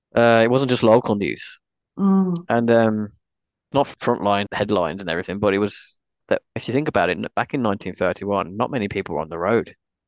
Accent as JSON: {"language": "English", "region": "Munster", "country": "Ireland", "said": "I think I wasn't Northern Irish. I was from County Cork."}